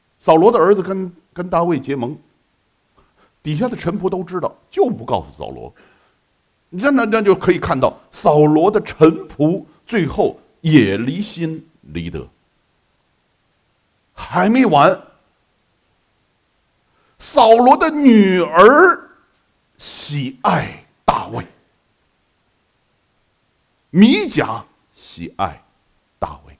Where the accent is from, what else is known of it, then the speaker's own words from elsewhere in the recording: China; 啊，我们中国人可懂得什么叫千千，什么叫万万